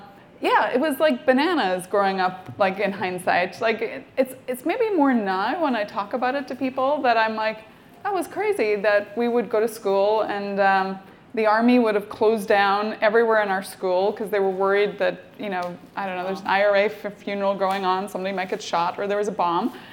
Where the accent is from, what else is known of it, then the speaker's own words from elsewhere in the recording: Northern Ireland, United Kingdom; growing up in Northern Ireland, there's also amazing work ethic and entrepreneurship.